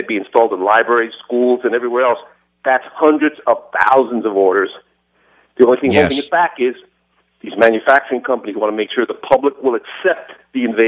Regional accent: South Bronx, New York, United States; now in California, United States; I'm from the South Bronx. I'm out here in California now

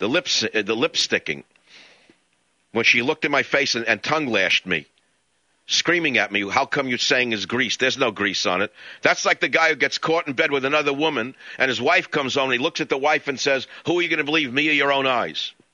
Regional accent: New York, United States; accent: New York; People said it could never be done. They said my accent was too New York.

